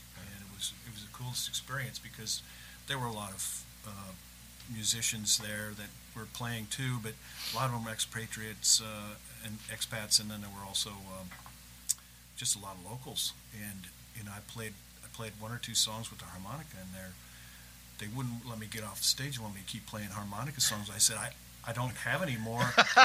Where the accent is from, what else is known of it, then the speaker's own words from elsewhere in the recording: Memphis, Tennessee, United States; So it was really cool that they fell in love with the fact that I was from Memphis.